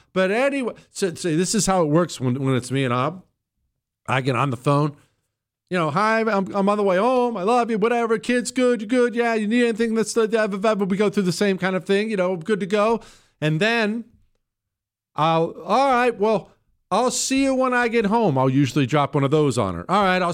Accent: Iowa, United States; moved away as an adult; Bronco, I'm originally from Northwest Iowa. Lived there 23 years.

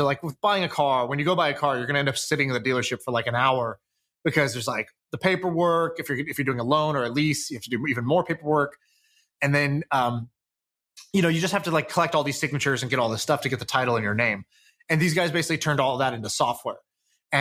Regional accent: Colorado, United States; I grew up in Colorado, and John Elway always had dealerships.

